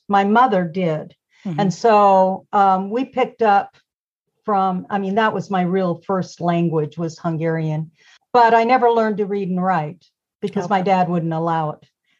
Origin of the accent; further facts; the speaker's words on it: Melbourne, Victoria, Australia; So they got to Australia and I was born in Melbourne and I'm one of five children. And from that point on, I lived in Australia.